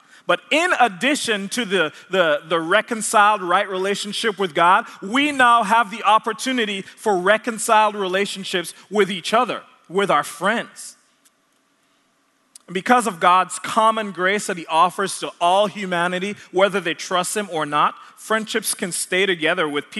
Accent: Jamaica; And so and I'm from Jamaica. And so there's tons of accents in this same house.

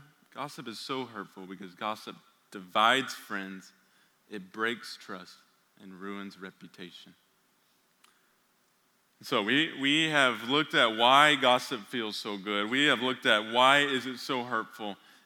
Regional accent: Weatherford, Texas, United States; there was a forest fire when I was growing up in Weatherford

